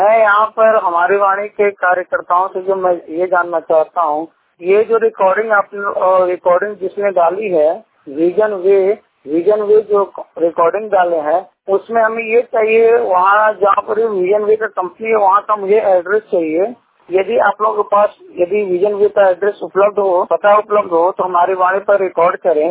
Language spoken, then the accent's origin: Hindi; Aurangabad, India; मैं 100% ब्लाइंड हूँ और मैं औरंगाबाद जसुईया का निवासी हूँ।